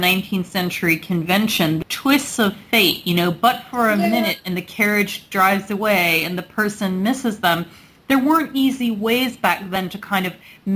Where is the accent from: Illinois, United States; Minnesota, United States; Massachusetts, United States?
Illinois, United States; Chicago; now in Nashville, United States; I grew up in Chicago, and I moved down to Nashville for various reasons, and I'm very happy here